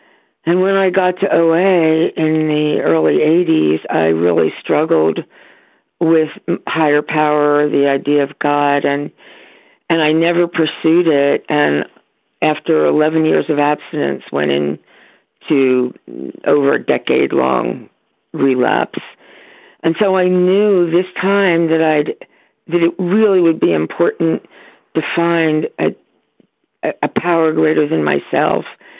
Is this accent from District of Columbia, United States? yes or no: no; California, United States; I'm from Northern California.